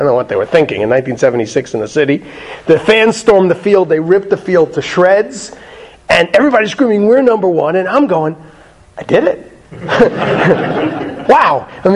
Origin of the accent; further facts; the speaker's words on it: Fair Lawn, New Jersey, United States; I was quite a younger man in 1976, a Fairlawn boy growing up in New Jersey